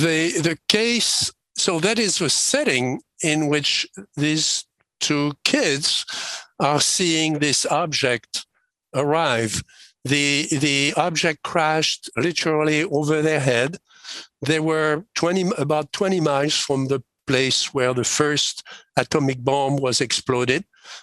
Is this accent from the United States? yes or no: no; France; And as you know, I was born in France. I remember World War II. I was born at the beginning of World War II. And the town where I grew up was bombed 17 times because it was a key strategic place on the road to Normandy